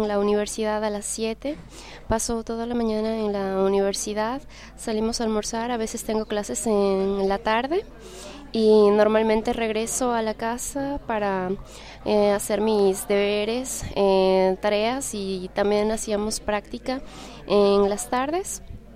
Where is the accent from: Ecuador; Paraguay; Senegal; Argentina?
Ecuador; soy ecuatoriana y bueno, les voy a contar lo que hago más o menos en 3 semanas.